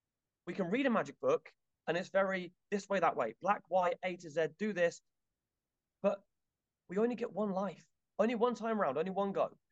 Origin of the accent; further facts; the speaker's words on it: England, United Kingdom; So we have London and phone boxes and things ring and we talk, and we are very English British, and that helps us because we're different.